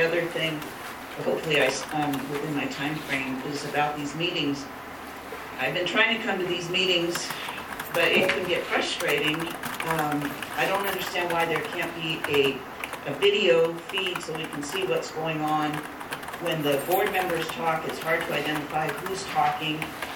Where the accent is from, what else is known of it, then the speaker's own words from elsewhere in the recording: Mount Shasta, California, United States; I'm from Mount Shasta, California.